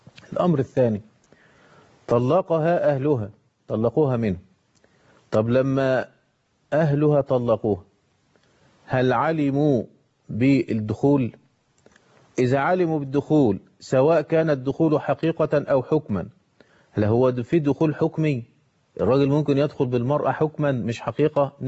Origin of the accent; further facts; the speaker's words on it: Egypt; كتب كتابه زي ما احنا بنقول باللفظ الدارج عندنا في مصر